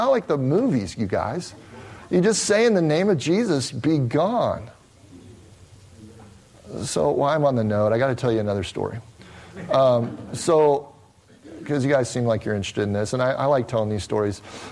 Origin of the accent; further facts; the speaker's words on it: United States; I'm from the United States.